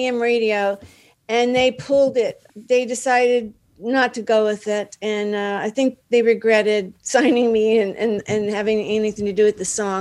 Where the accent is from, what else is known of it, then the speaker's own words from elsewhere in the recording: Dallas, Texas, United States; moved away as an adult; now in Los Angeles, United States; Yeah, I'm from Dallas. Yeah.